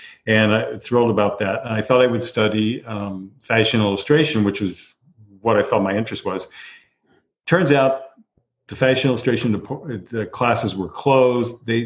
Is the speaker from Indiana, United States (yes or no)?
yes; Indiana, United States; I grew up in Indiana, in a small town in Indiana.